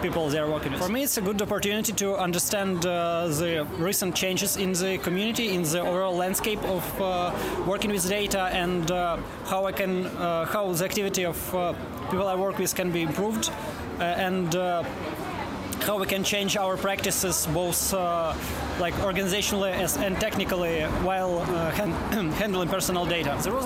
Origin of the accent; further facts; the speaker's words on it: Kyiv, Ukraine; from Kyiv, Ukraine.